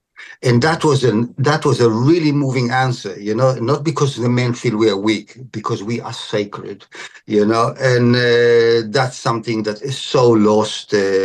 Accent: Australia; I'm from Australia

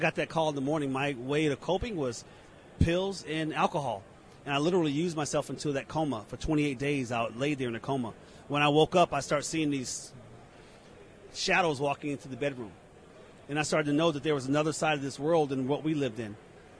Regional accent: Trenton, New Jersey, United States; born there; And 9 months later, I was born right there in Trenton.

